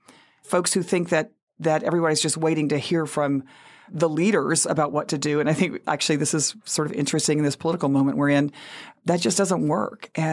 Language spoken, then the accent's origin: English; Texas, United States; And so I grew up in Texas with the farm workers movement, with the labor movement, and understanding how important it was.